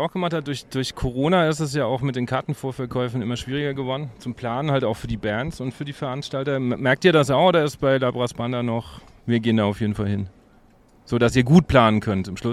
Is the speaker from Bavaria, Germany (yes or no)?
yes; Aschaffenburg, Bavaria, Germany; die Rockabilly-Band kommt aus meiner Heimatstadt Aschaffenburg.